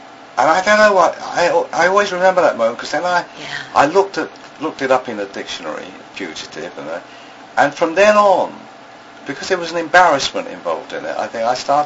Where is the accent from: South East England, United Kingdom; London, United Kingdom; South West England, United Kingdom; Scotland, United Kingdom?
London, United Kingdom; I come from the East End of London